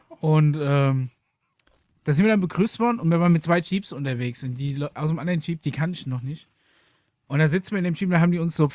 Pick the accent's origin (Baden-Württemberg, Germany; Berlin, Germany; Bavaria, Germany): Bavaria, Germany; habe ich sofort gewusst, der kommt aus meiner Ecke. Und habe ich dann gefragt, wo er herkommt, aber aus Niedernberg.